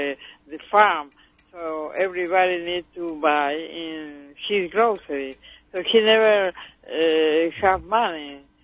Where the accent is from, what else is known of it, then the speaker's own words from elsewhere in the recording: Argentina; I am from Argentina.